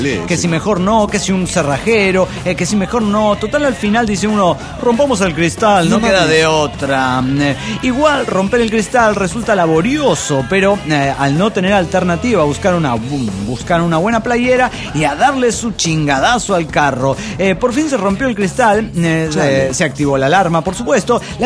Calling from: Argentina; Desde Argentina aquí, hola, amigos de la nave.

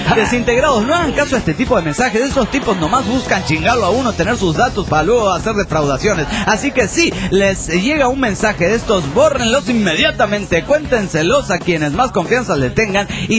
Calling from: Monterrey, Nuevo León, Mexico; de Monterrey, Nuevo León, Mexiquito

